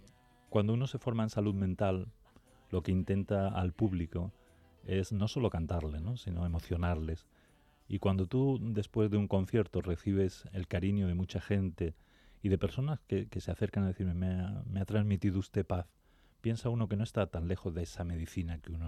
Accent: Torredonjimeno, Andalusia, Spain; born there; Nací en Torre Don Jimeno, un municipio de Jaén. Sí.

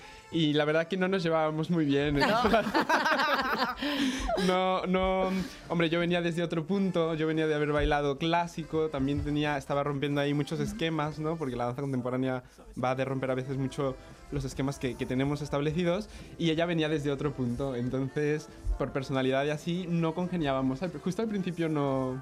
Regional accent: Mexico; now in Madrid, Spain; Claro, yo soy de México, entonces ¿sí? Yo llegué al conservatorio desde fuera como nuevo.

